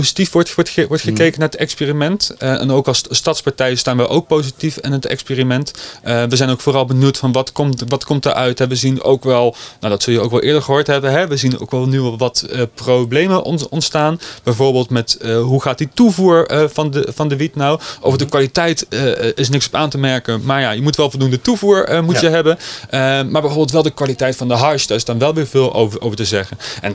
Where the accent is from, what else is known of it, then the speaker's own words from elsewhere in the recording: Nijmegen, Gelderland, Netherlands; Ja, ik ben een echte Nijmegenaar. Ik ben hier geboren, ik ben hier opgegroeid en gebleven.